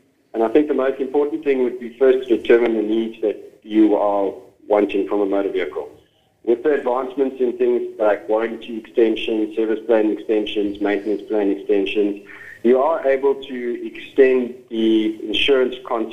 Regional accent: South Africa; I'm a South African, so I'd love to say yes, it'd be great.

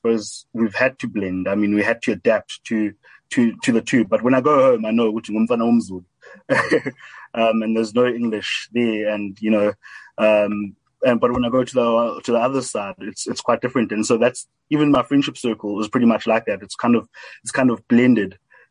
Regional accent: Underberg, KwaZulu-Natal, South Africa; also born or lived in Howick; So, yeah, I was born in the small town of Howick. I grew up in Underberg. I was raised by my grandmother, who was a domestic worker to a white lady

